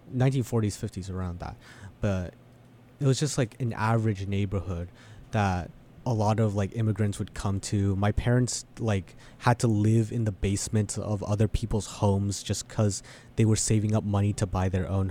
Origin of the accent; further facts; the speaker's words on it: Daly City, California, United States; I'm from the South Bay area of the Bay Area. I'm from Daly City, which is the city directly south of San Francisco.